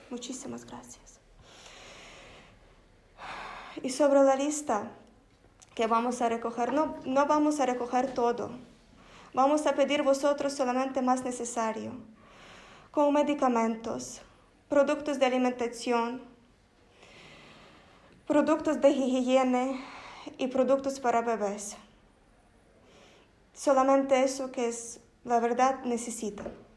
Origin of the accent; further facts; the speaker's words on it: Ukraine; Como ucraniana puedo decir que ya hace un mes de guerra